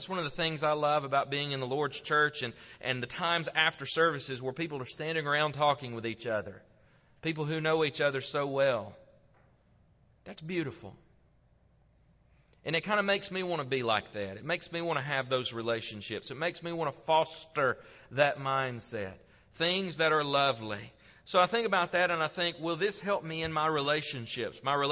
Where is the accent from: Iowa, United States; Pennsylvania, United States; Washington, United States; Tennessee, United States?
Tennessee, United States; now in Niota, United States; I grew up in West Tennessee. And it's flat.